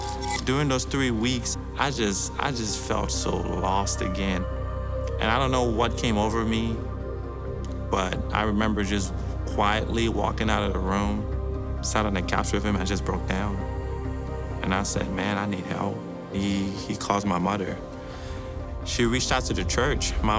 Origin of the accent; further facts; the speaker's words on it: Liberia; I was raised in Liberia, and a part of just West African culture is this idea of if you're not a doctor or if you're not a lawyer